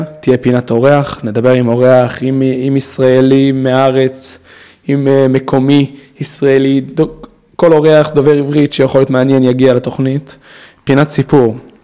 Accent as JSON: {"language": "Hebrew", "town": "Paris", "region": "Île-de-France", "country": "France", "tie": "born or raised there", "also_born_or_lived": "Marseille", "lives_now": "Brussels, Belgium", "said": "אני מדובר צרפתית, כי גדלתי קצת בפריז ובמרסיי. אבא שלי גדל פה בבריסל. וזהו, אני פה לבין, אני פה בינתיים, שנתיים, אולי שלוש, אולי ארבע."}